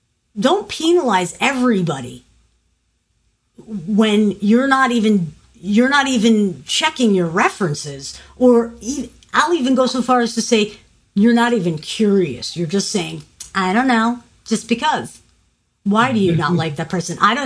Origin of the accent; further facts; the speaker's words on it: New York, United States; I'm a guinea from New York, that's a rock and roll singer?